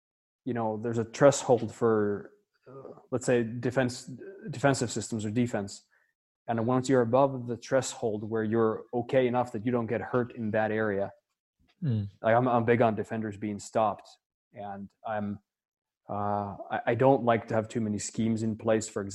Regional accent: Finland; because I came from Finland.

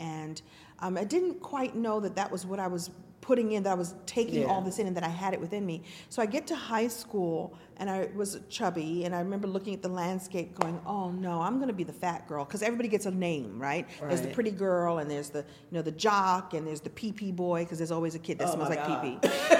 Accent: Brooklyn, New York, United States; I grew up in Brooklyn. I'm from Flatbush. I started out in Crown Heights and then I was in Flatbush.

